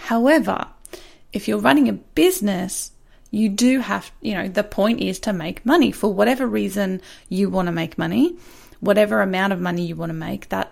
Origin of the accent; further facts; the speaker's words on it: Australia; Being of Australian of American descent, well, on my mum's side, I know all about s'mores and how delicious they are.